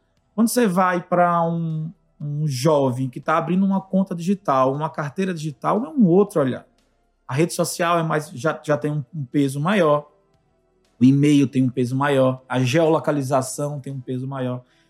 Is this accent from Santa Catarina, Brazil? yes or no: no; Alagoas, Brazil; also born or lived in Pernambuco / Brasília; now in Belo Horizonte, Brazil; eu sou de Alagoas, meu RG é de Alagoas, meu telefone é de Pernambuco, porque eu morei 11 anos lá, mas eu moro aqui em BH há 5 anos, e a minha conta corrente é de Brasília, porque eu morei lá.